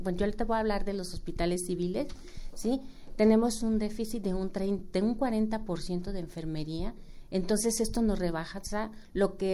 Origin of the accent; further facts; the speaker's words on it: Mexico; todos somos ciudadanos mexicanos y todos tenemos responsabilidades